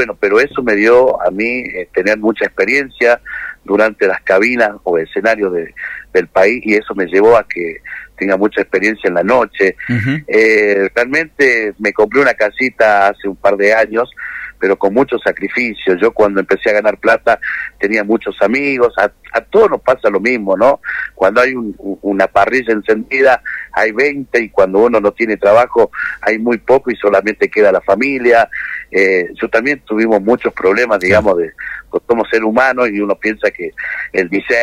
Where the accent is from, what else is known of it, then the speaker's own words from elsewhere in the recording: Ledesma, Jujuy, Argentina; yo soy de Ledesma, Jujuy, un pueblo muy chiquito, y salir de ahí a nosotros nos resultaba mucho más difícil